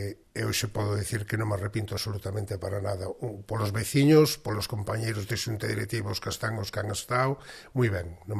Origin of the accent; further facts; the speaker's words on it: Sillobre, Galicia, Spain; un pouquiño o Sillobre de máis arriba, de onde son eu